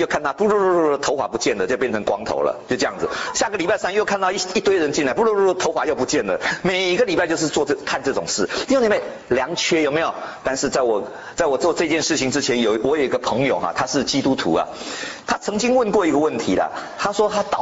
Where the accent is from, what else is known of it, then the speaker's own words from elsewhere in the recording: Taiwan; born there; 我说我在台湾出生。